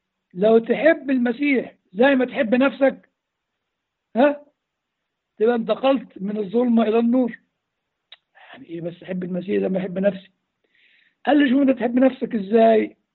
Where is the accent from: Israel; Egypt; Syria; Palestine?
Egypt; Upper Egypt; also born or lived in Cairo; يا ابوي، بس انا صعيدي برضو